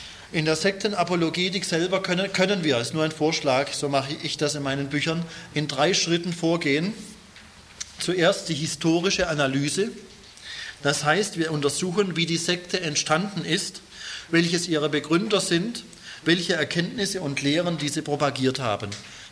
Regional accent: Pforzheim, Baden-Württemberg, Germany; Pforzheim, ja, natürlich. Die Pforte zum Schwarzwald.

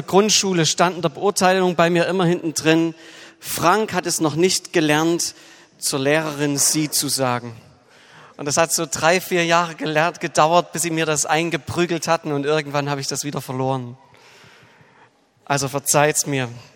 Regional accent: Dresden, Saxony, Germany; accent: Saxon; ich komme aus Dresden, wurde gebeten, kurz was zu mir zu sagen.

